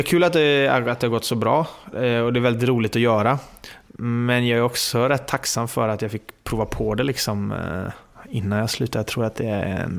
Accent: Sweden; moved away; jag har inte levt i Sverige på så himla länge, så jag känner att jag är ju svensk

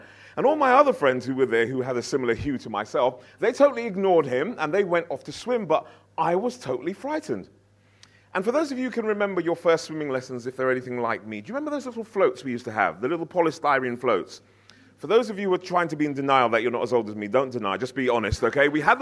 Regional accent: Harrow, London, United Kingdom; that's where I was brought up in Harrow

